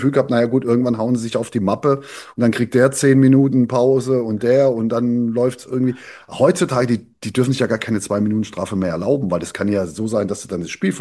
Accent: Southern Germany, Germany; Ich bin Süddeutscher.

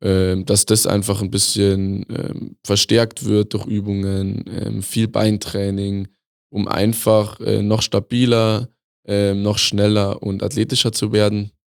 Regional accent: Bavaria, Germany; Ich komme aus dem Großraum Rosenheim, ja.

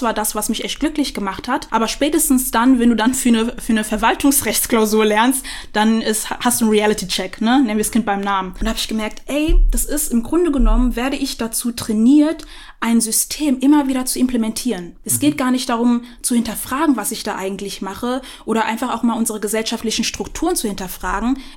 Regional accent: Rüsselsheim, Hesse, Germany; ich bin gebürtige Rüsselsheimerin.

